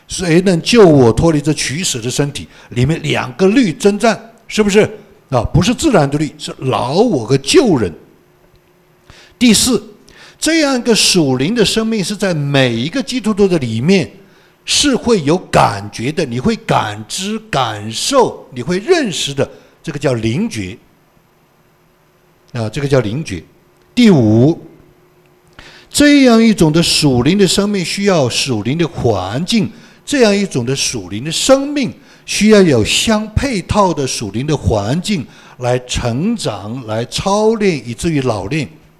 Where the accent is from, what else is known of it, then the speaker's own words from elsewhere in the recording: Hunan, China; 那我是湖南人，经常我是吃辣椒的，我一餐要吃十个朝天椒